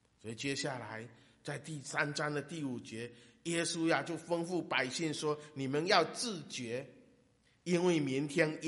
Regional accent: Zhangzhou, Fujian, China; 我的家乡漳州市的旁边有一条叫九龙江，每年夏天的时候都会发大水

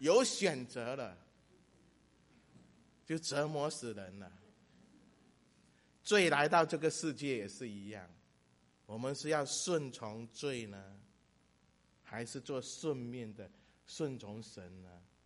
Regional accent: Fujian, China; 我们福建人雨季很多，我们的屋顶是这样斜的哈。

